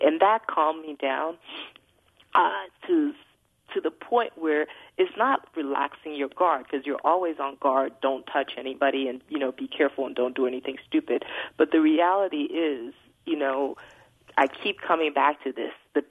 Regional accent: Liberia; I was worried about my family members that were still there because I'm originally from Liberia.

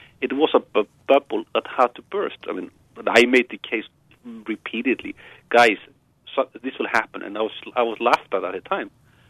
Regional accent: Iceland; also born or lived in United States; now in United Kingdom; And in the 10 years I lived in the United States, I was always very happy to say I'm from Iceland.

